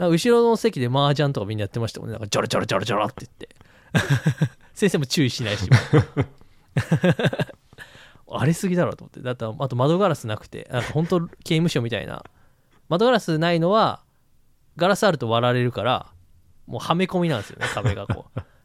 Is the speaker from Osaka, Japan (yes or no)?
no; Shizuoka, Japan; moved away as an adult; also born or lived in Aichi; まあ静岡出身なんですけど、そこからあの愛知県の方に移って、まあそこから一人暮らしして、